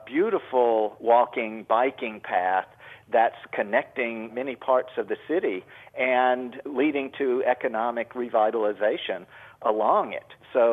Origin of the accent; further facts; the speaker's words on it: Jackson, Mississippi, United States; I grew up in the South, too, in Jackson, Mississippi, which I guess is a tiny version of the epic sprawl of Atlanta.